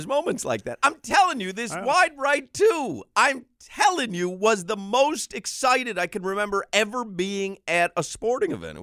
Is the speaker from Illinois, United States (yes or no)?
yes; Chicago, Illinois, United States; You know, I grew up in Chicago, so really I was more into college basketball than college football